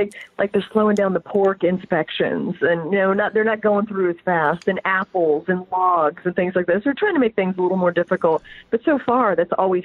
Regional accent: Kokomo, Indiana, United States; But I'm from Kokomo.

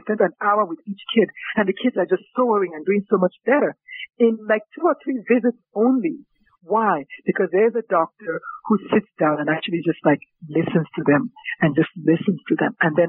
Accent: Nigeria; I'm a Nigerian. In Nigeria, we don't have as many street lights

